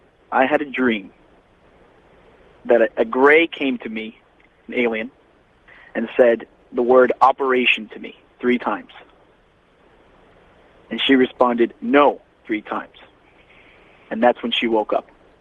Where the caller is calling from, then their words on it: Orlando, Florida, United States; I'm calling from Orlando, Florida, listening to you on 540 WFLF.